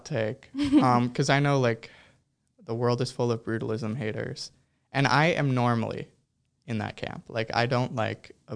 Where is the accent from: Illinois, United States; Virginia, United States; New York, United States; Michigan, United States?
Illinois, United States; Chicago; I'm from Chicago, and I've done, like, a lot of, you know, kind of political, social type stuff around the city